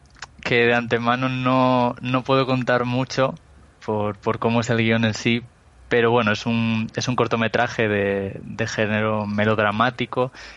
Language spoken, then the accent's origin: Spanish; León, Castile and León, Spain; now in Madrid, Spain; Ahora mismo estoy en León, pero vivo en Madrid, aunque soy de León, pero me has encontrado en un momento que estoy en León.